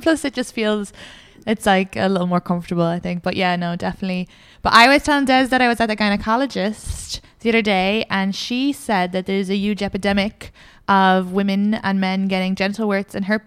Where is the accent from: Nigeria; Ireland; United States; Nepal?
Ireland; So I can't even be like, I'm Irish.